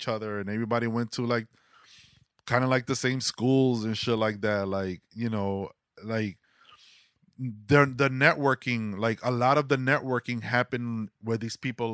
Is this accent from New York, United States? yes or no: yes; Washington Heights, New York, United States; we were just these two dudes from Washington Heights, right?